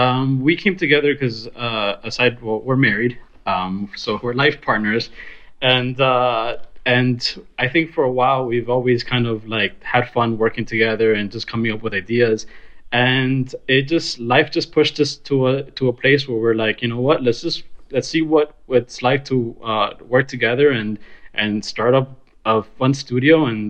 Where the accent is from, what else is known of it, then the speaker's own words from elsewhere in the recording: Miami, Florida, United States; We're originally from Miami, and I graduated like in 2006. Worked for a couple of years as a project manager at a design firm in Miami